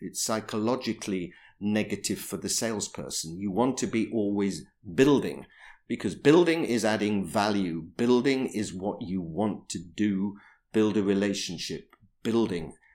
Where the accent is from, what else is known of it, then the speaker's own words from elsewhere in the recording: United Kingdom; you see, being British, we always say it's Winston Churchill.